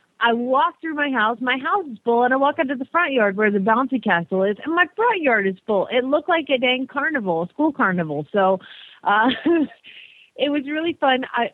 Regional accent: Phoenix, Arizona, United States; from Phoenix, Arizona.

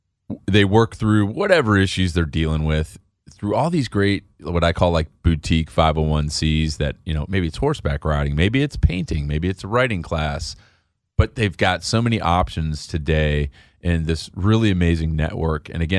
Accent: Chicago, Illinois, United States; The coldest I've ever been. And I grew up in Chicago.

